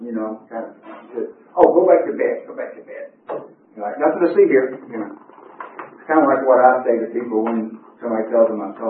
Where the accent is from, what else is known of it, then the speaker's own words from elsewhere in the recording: Atlanta, Georgia, United States; I was born in Atlanta, Georgia. I was raised in Atlanta. That was 67 years ago. And back then, the Atlanta city limits was smaller. And I was raised in Atlanta. I grew up in East Atlanta.